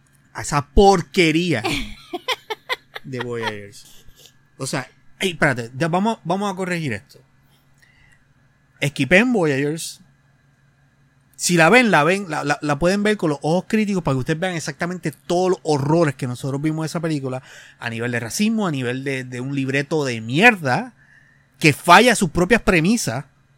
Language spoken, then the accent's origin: Spanish; Puerto Rico; Nosotros somos nativos de Puerto Rico.